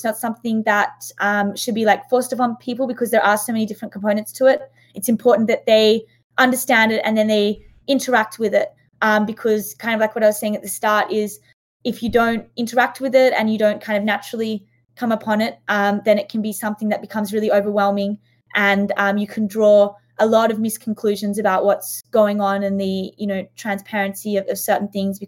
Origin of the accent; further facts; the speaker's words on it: Sydney, New South Wales, Australia; accent: Australian; I mean, I'm originally from Australia, if you can't tell from the accent.